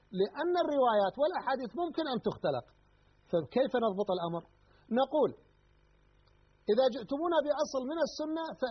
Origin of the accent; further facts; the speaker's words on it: Iraq; ومن سماعات الحسينيات يعني عندنا في العراق